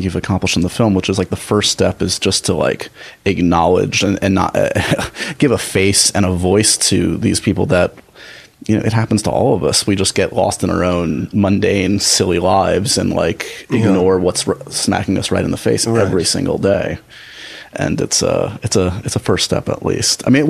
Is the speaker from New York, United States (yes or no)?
yes; New York City, New York, United States; I mean, I grew up in the city, actually. I grew up in New York.